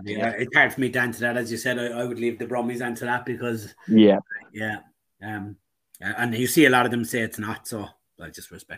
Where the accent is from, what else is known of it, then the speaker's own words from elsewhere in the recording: Ireland; Obviously, growing up in Ireland